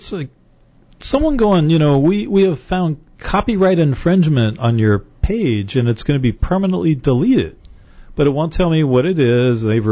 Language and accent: English; Anaheim, California, United States; born there; well, I was born in Anaheim, so I got that going for me.